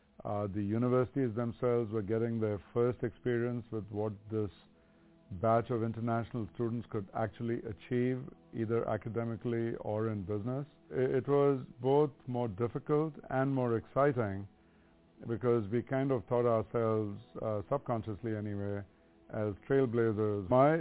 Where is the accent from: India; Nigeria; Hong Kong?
India; Mumbai, Maharashtra; moved away as an adult; now in United States; I grew up in Bombay in India. It's now called Mumbai. And I came to the U.S. in August of 1969.